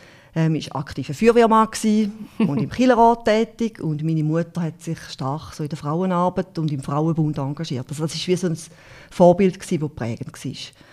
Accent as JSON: {"language": "German", "region": "Thurgau", "country": "Switzerland", "tie": "born or raised there", "also_born_or_lived": "Schaffhausen", "said": "Ich bin im 74 geboren, aufgewachsen auf einem Bauernhof im Kanton Thurgau. Mein Dialekt verratet es auch noch ein bisschen."}